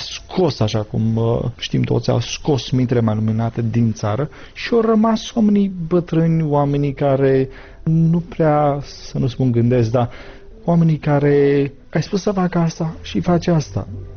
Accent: Moldova; sunt din Republica Moldova, o țară mică, cu puțini oameni, dar cu inima mare.

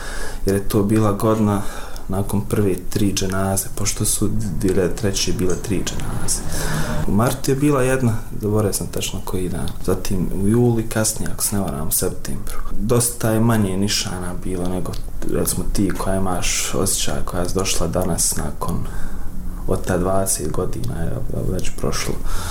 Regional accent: Srebrenica, Republika Srpska, Bosnia & Herzegovina; born there; iako sam rođen u Srebrenici 94. Nemam sjećanja zapravo na tu ratnu ili prijeratnu Srebrenicu.

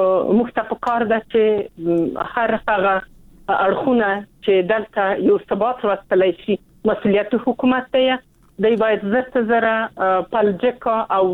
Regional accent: Afghanistan; ته افغان یې، زه افغان یم

